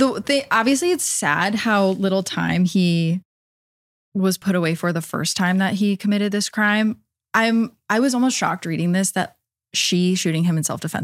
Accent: Connecticut, United States; I'm from Connecticut and we had one of the first ever cases of this thing happening on the internet.

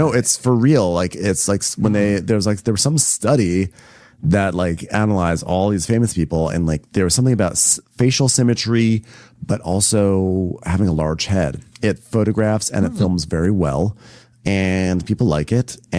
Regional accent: New York, United States; I'm from Westchester, New York. I went to school in New Hampshire. Like, preppy is like my true vibe.

